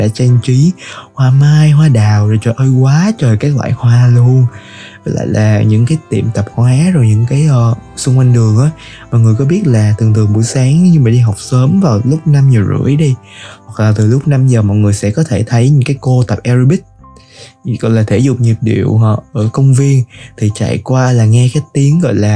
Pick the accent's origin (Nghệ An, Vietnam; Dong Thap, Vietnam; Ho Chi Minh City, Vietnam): Ho Chi Minh City, Vietnam; mình lớn lên và được sinh ra ở thành phố Hồ Chí Minh